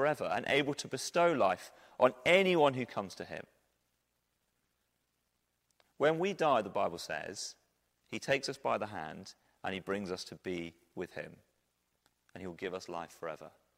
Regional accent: United Kingdom; Let's not get carried away. We're British.

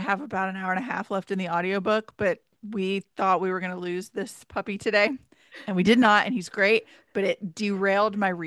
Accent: the South, United States; So I grew up in the South, but and I was raised in the Episcopal Church

